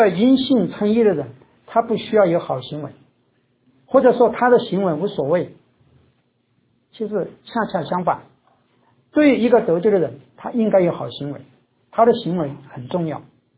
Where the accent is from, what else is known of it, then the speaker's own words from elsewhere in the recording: China; now in United States; 那我们中国人其实更多的是被那个酒文化、酒桌的文化所迷惑、所辖制。